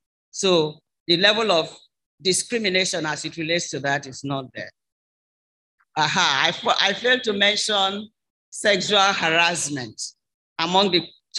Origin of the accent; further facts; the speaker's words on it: Obiaruku, Delta, Nigeria; do you know that Abraka means Obiaruku? And I'm from Obiaruku.